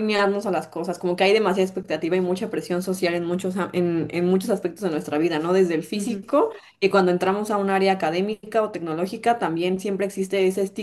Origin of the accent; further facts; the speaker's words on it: Tapachula, Chiapas, Mexico; now in Mexico City, Mexico; yo soy de Chiapas, yo soy de Tapachula, Chiapas, y toda mi familia es de allá. Por ciertas situaciones complicadas, nos mudamos a la Ciudad de México